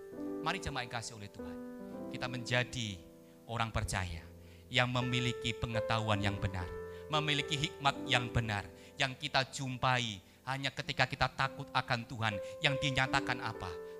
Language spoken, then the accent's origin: Indonesian; Wonogiri, Central Java, Indonesia; Saya orang Wonogiri, orang kampung, anak seorang janda yang hanya lulus SMP.